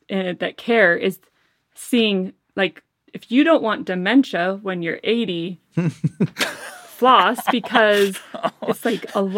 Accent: Spokane, Washington, United States; I'm from Spokane, Washington.

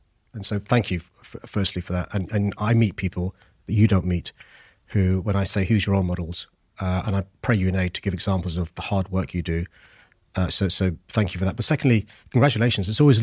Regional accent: Tooting, London, United Kingdom; I was born in Tooton in St. George's Hospital. Mm. I first lived a mile up the road in the Henry Prince estate on a council estate.

